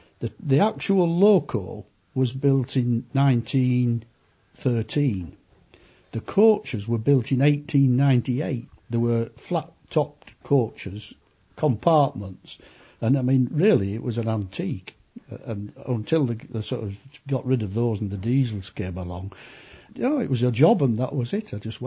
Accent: Wakefield, Yorkshire and the Humber, United Kingdom; I was born in Wakefield in 1936.

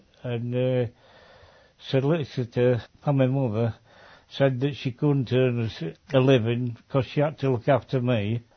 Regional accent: Sturton, Yorkshire and the Humber, United Kingdom; also born or lived in Woodlesford; I was born in 1932 in August. I was born in Woodlesford, and after my father was killed, I was taken to live with my grandmother at number 10 Ida Terrace in Sturton

